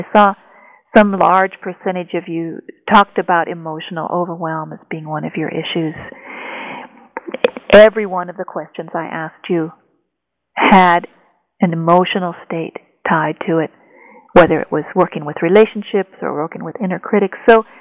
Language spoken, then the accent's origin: English; Midwest, United States; And I know when I grew up in the Midwest, we had only two ways of being with emotion.